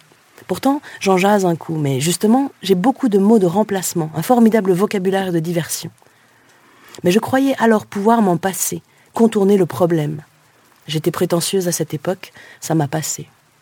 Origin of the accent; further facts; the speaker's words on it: Jonquière, Quebec, Canada; N'oubliez jamais que je viens de Jonquière et qu'à Jonquière, il n'y